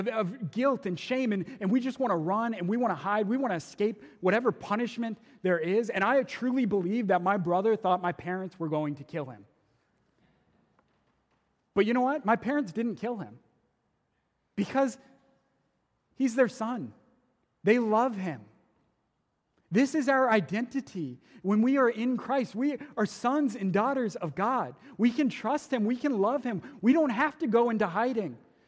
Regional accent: Georgia, United States; When I was younger, I grew up in Georgia, and we had this house with these massive windows on one side of the wall.

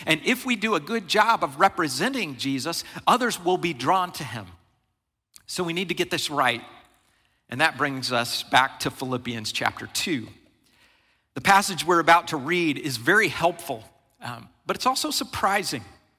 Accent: United States; I'm a citizen of God's kingdom, and that is far more important than my status as an American citizen.

